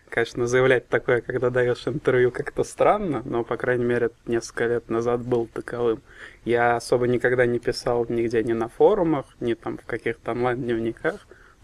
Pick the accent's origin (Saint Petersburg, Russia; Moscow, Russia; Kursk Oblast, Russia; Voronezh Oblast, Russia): Moscow, Russia; Мне 22 года, я родился и живу в Москве всю жизнь